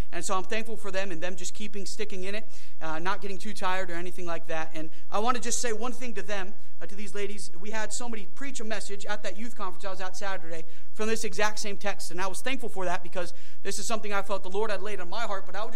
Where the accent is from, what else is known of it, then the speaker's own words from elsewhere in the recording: the North, United States; talk about how because I'm from the North, I never thought I'd date or marry somebody that's from the South.